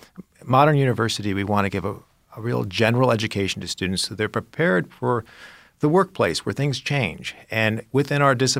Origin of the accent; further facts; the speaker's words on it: Long Beach, California, United States; I grew up in Southern California and Long Beach, California, which is, well, as you might imagine, has a beach.